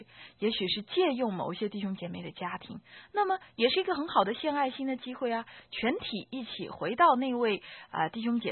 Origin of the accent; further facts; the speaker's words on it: China; 可能我们中国人呢常常难以启齿的就是两性关系。